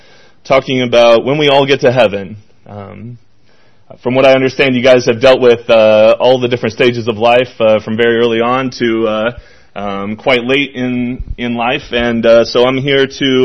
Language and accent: English; Illinois, United States; now in Folsom, United States; I'm not originally from Folsom. I'm from Southern Illinois. I moved to California in 2014, so I've been out here for just a little over 4 years now.